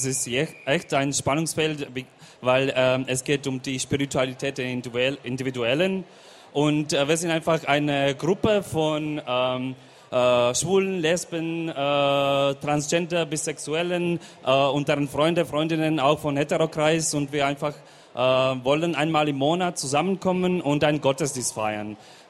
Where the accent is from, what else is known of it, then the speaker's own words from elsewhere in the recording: Slovakia; German is a second language; now in Bavaria, Germany; Also zum Beispiel, ich komme aus der Slowakei